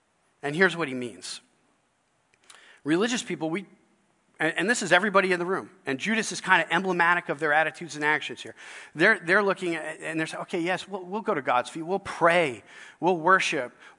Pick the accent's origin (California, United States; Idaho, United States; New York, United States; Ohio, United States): New York, United States; I grew up just outside of Manhattan in New York.